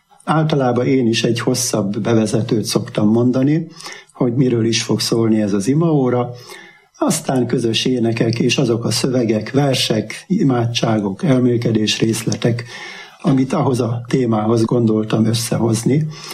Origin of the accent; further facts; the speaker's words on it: Hungary; Én egy paraszti családból származom, édesapám parasztember volt, édesanyám háztartásbeli, hát nagy szegénységben éltünk annak idején, és én mindent megtanultam otthon egy bakonyi kis faluba. Egyszerű emberek hitét örököltem